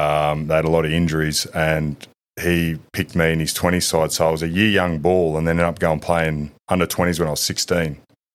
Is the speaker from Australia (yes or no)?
yes; Sutherland, New South Wales, Australia; I grew up in Sydney in Sutherland. I was born at Cogra.